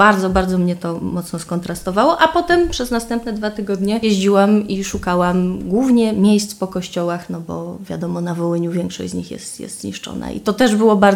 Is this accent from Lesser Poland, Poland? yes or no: yes; Kraków, Lesser Poland, Poland; Ja jestem z Krakowa, jestem krakuską z dziada, pradziada